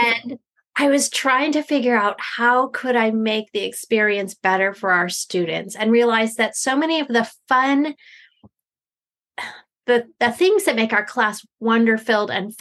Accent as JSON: {"language": "English", "region": "Pennsylvania", "country": "United States", "said": "I am from Eastern Pennsylvania, and I get to do what I love."}